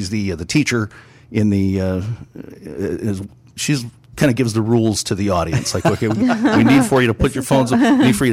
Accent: Hammond, Indiana, United States; also born or lived in North Carolina; Born and raised in Hammond. Spent some time in North Carolina. Moved back to the area.

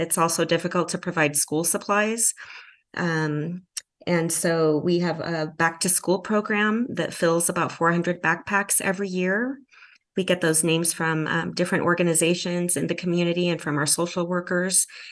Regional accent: Washington, United States; English is a second language; also born or lived in El Paso, Texas; I was born in El Paso, Texas, and we were a migrant family. My dad had to move to Washington when there was no work there, and he later came and retrieved his family, and that's how we ended up in the Northwest.

